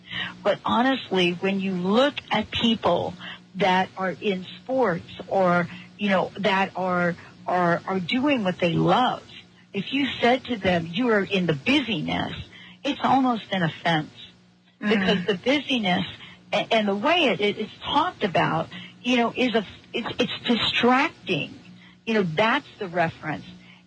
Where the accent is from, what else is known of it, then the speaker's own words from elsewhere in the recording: New York, United States; I grew up in New York, right? You want to know what my favorite thing to do was in the cement jungle of New York?